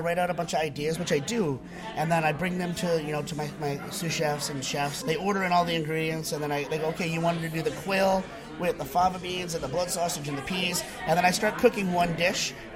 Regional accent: Hartford, Connecticut, United States; now in Boston, United States; Well, I grew up in Hartford, Connecticut, and I was coming up to Boston a lot for like punk rock and hardcore shows

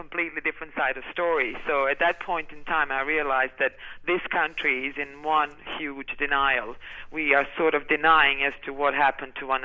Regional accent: Republika Srpska, Bosnia & Herzegovina; Srpska see Ratko Mladic even today as their hero. I mean, just a few days ago in what used to be my hometown, 12,000 people gathered carrying his photos

